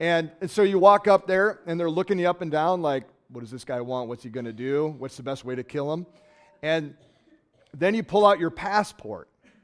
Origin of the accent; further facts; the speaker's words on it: United States; as I lived overseas as an American.